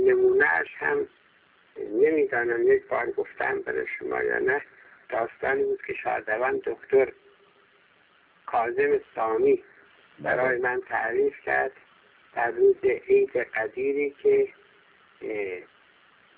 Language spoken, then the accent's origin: Persian; Iran; ما اول ایرانی هستیم، بعد بلوچیم، بعد بلوچیم، بعد ایرانی هستیم، بعد کردیم، ایرانی هستیم، بعد خراسانی هستیم، ایرانی هستیم، بعد آذربایجانی هستیم،